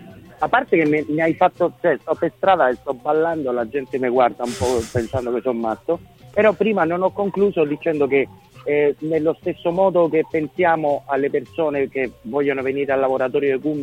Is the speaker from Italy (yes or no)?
no; Spain; Italian is a second language; io sono spagnolo e da noi se fea, cioè se dice la fe